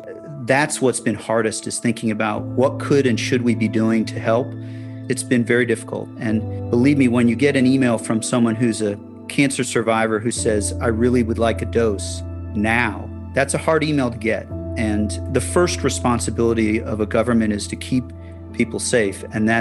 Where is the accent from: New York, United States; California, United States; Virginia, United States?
Virginia, United States; Fairfax; I grew up in Fairfax, huge change in Fairfax.